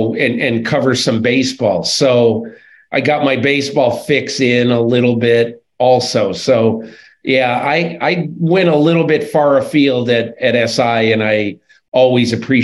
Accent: Connecticut, United States; When I was a kid growing up in Connecticut, it was my first love.

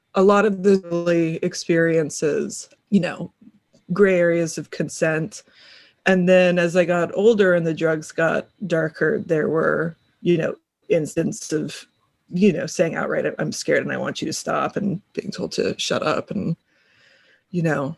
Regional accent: Washington, District of Columbia, United States; also born or lived in Louisiana; So I was born in Louisiana, where my dad's from, but then grew up in Washington, D.C., where my very WASPy mother's from.

